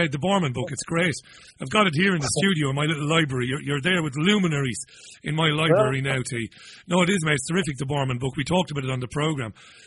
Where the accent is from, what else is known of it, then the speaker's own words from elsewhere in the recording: Ireland; I'm Irish.